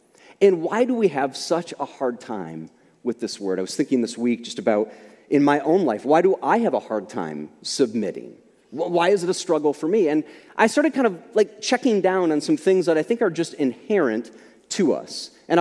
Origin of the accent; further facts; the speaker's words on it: United States; I have great pride in being an American.